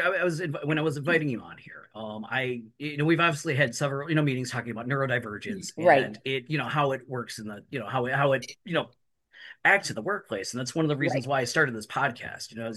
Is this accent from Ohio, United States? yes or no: yes; Cleveland, Ohio, United States; Plus, I'm from Cleveland and the Browns suck.